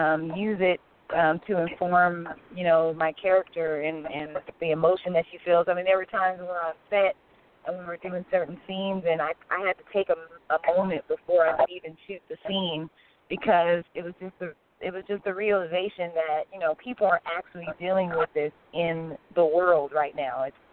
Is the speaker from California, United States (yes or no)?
yes; Sacramento, California, United States; You know, I'm from Sacramento, and I'm definitely brown-skinned, and I wear my hair natural